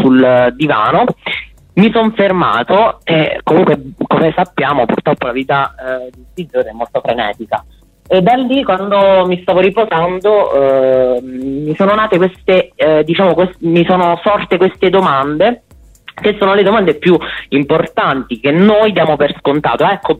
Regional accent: Pescara, Abruzzo, Italy; Siamo un po' lontanucci, però dai, se ci si organizza. Io sono abruzzese, di Pescara.

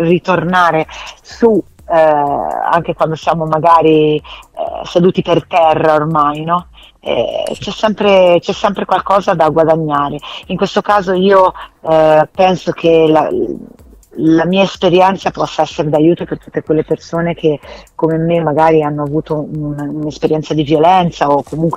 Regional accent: Tuscany, Italy; Non so se si sente che io sono toscana.

